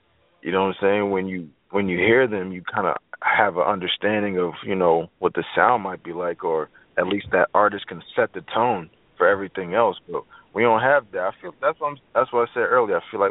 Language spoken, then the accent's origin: English; Trinidad & Tobago; we call it Lime because I'm from the Caribbean, Trinidad.